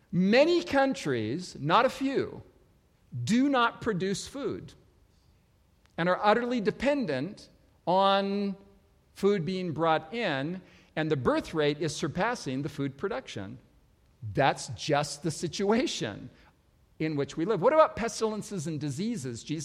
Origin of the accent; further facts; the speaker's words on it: San Pedro, California, United States; also born or lived in Los Angeles; Like me in San Pedro, California, where I grew up in Los Angeles, jumping on my new skateboard and going to the highest hill